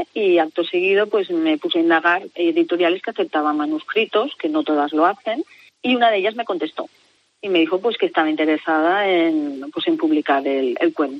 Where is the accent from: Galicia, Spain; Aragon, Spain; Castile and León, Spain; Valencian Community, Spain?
Valencian Community, Spain; Valencia; porque yo soy de Valencia